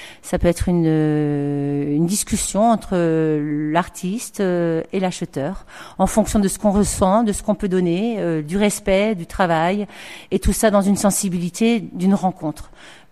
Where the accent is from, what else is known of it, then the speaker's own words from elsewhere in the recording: Strasbourg, Grand Est, France; now in Narbonne, France; Alors, je suis strasbourgeoise à la base, j'habite depuis 10 ans dans la région, 5 ans Narbonne.